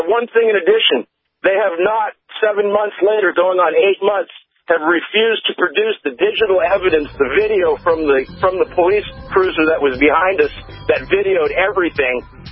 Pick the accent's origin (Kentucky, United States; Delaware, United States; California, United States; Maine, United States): Maine, United States; also born or lived in Oregon; now in North Dakota, United States; You know, I grew up in Maine, and I've dealt with them there. I spent several years in Oregon. I dealt with them there. And unfortunately, within a year of being here in North Dakota